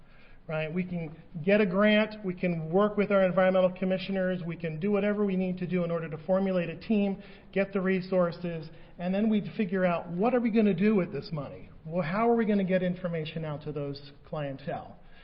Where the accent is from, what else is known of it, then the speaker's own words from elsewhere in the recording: New Jersey, United States; Yeah, sorry, I'm from New Jersey. I speak quickly.